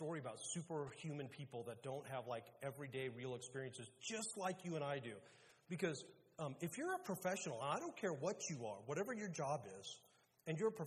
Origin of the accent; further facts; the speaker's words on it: Monterey, California, United States; I grew up in Monterey, and I spent a bunch of years working there in a church.